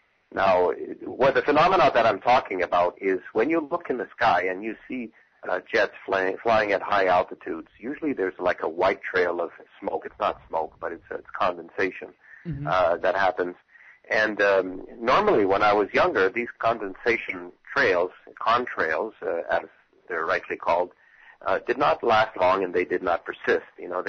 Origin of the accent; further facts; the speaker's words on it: Ottawa, Ontario, Canada; That's right. I'm from Ottawa, Ontario, Canada.